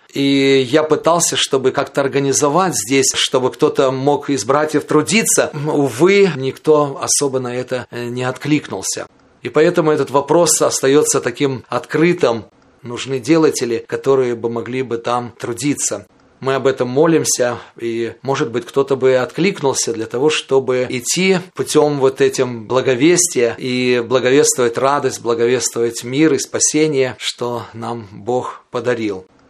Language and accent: Russian; Tashkent, Uzbekistan; Я вообще сам из Ташкента